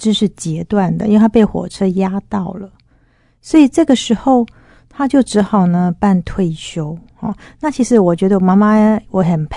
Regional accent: Tainan, Taiwan; now in Taipei, Taiwan; 其实呢我现在虽然住在台北，但是我们的老家呢是在台南。

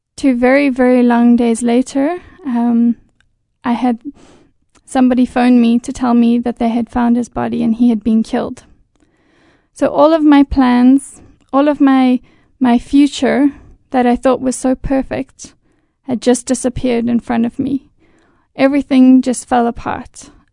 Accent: South Africa; I am 26 years old and I grew up in South Africa.

